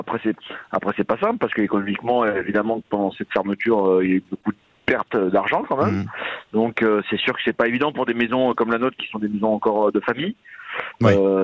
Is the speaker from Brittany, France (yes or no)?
yes; Brittany, France; Enfin, moi, je suis un Breton. Je suis un peu de la campagne quand même.